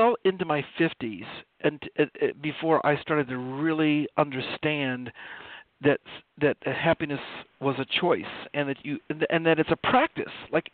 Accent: Dayton, Ohio, United States; Grew up in Dayton, Ohio. You know, great

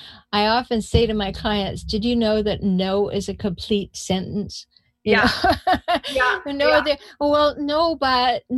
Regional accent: Canada; now in United States; I come from Canada. We do that a lot.

